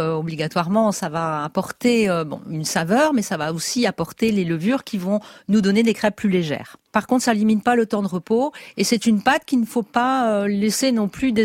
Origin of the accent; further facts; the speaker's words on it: Brittany, France; Chez nous, en Bretagne, on aime bien le lardiguel.